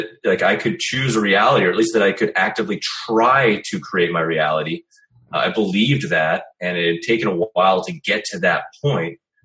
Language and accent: English; Saskatoon, Saskatchewan, Canada; I went to a bookstore in my hometown in Saskatoon, Saskatchewan, Canada